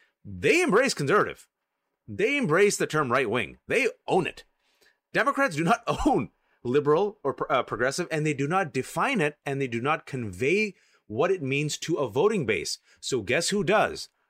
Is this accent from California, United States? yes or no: yes; California, United States; Look, hell, I'm from California. I've seen the rise of her career